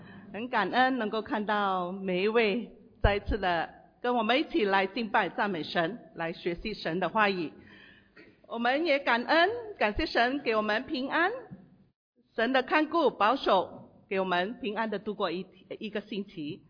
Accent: Singapore; 我相信我们新加坡人新加坡人的出国是我们的一定要有机会出国

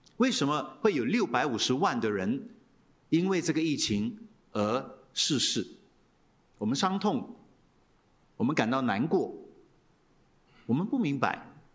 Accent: Singapore; 我是土生土长的新加坡人哈，这不要误会我，我是拿外国人，因为很多信徒听了就觉得我是外国人，我就跟他说不是了，不是，我当过兵的哈，拿过来福士枪的啊，在新加坡土生土长

